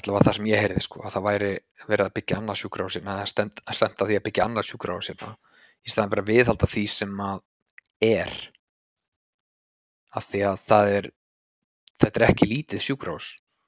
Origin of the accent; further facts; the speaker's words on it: Keflavík, Southern Peninsula, Iceland; Þegar ég elst upp í Keflavík, þá er Keflavík náttúrulega mikið, mikið minni